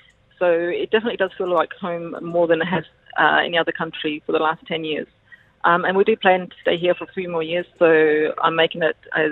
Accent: Australia; born there; moved away; I was born in Australia.

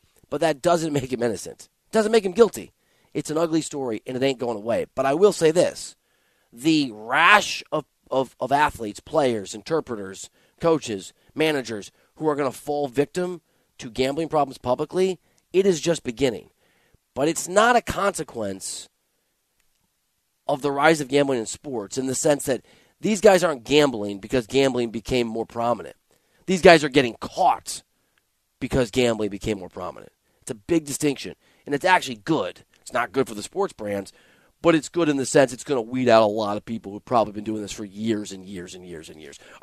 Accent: Iowa, United States; Whatever. I'm from Iowa. I'm doing it.

